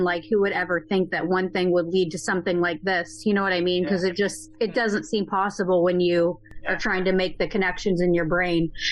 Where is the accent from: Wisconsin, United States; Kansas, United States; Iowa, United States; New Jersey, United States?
Iowa, United States; I grew up in Iowa, so we don't see that in my town.